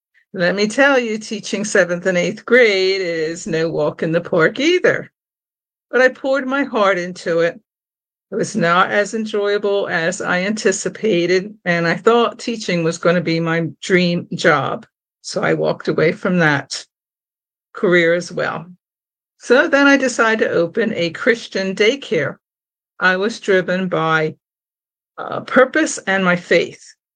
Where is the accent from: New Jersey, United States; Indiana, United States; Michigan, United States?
New Jersey, United States; I'm proud to say I'm a New Jersey girl, born and raised in South Jersey.